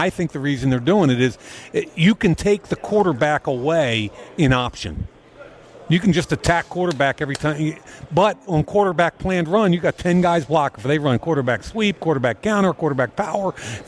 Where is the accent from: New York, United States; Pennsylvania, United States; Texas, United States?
Pennsylvania, United States; Philadelphia; I grew up in Philadelphia, yep, and that's where the game always was.